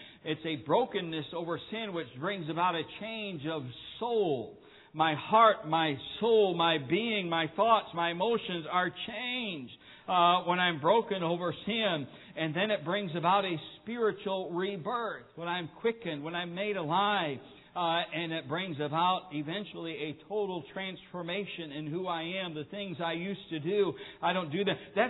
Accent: United States; I thought, I don't need to talk to these people about sacrifice. I'm an American.

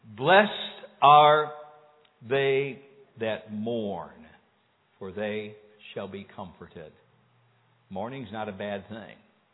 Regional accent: Rochelle, Illinois, United States; She lived actually halfway between here and where we grew up in Rochelle

